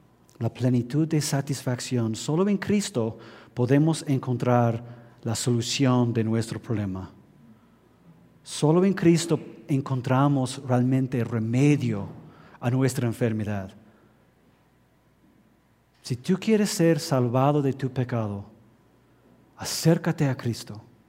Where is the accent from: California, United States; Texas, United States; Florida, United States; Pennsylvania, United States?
Pennsylvania, United States; Philadelphia; born there; es del equipo de Filadelfia donde yo nací